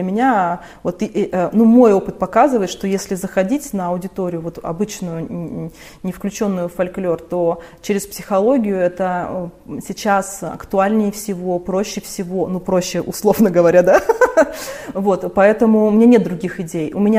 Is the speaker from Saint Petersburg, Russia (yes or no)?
no; Novosibirsk, Novosibirsk Oblast, Russia; Видишь, я же из Новосибирска, у нас же шаманская земля, да.